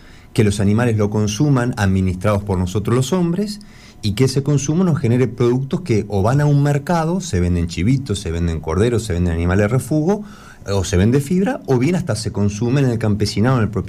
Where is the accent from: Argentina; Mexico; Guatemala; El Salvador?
Argentina